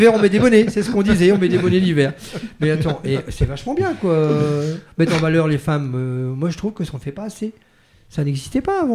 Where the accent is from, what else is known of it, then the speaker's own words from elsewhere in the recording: Hauts-de-France, France; accent: Nord-Pas-de-Calais; Je suis un peu du Nord Pas-de-Calais, c'est mon accent, c'est ça.